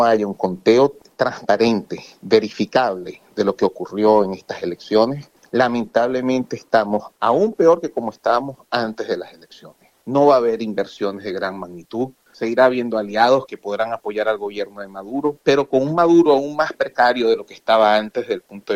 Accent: Venezuela; Yo como ciudadano venezolano, como demócrata

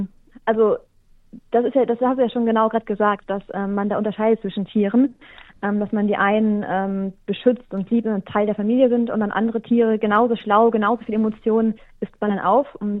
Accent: Germany; born or raised there

